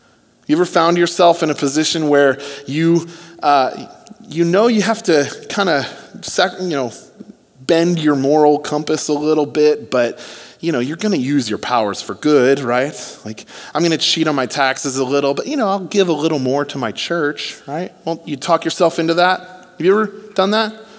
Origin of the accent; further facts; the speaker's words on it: California, United States; You know, I'm from California, so I know what mountains look like.